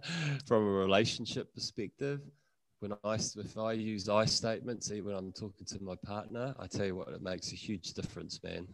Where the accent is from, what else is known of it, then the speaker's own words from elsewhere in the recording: New Zealand; you know, one of the classic things in English language, and I'm a New Zealander, and I find that New Zealanders are, you know, superstars at this particular form of speaking.